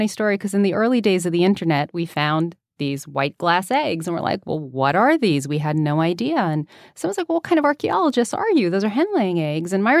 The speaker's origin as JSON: {"language": "English", "town": "New York City", "region": "New York", "country": "United States", "tie": "born or raised there", "said": "But kid from New York City, I had no frame of reference for that. You know, what's my frame of reference growing up in New York City?"}